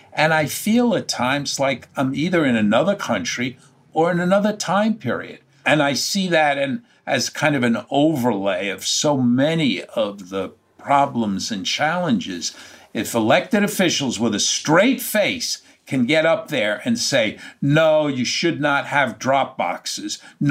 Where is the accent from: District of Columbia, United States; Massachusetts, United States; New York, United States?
New York, United States; despite being a New Yorker in my heart and soul, I am optimistic.